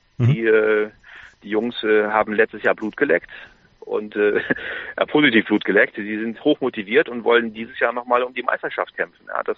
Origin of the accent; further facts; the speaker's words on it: Bonn, North Rhine-Westphalia, Germany; ich komme aus Bonn, habe da studiert.